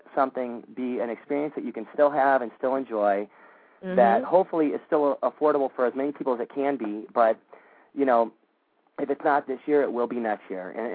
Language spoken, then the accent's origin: English; Detroit, Michigan, United States; I'm from Detroit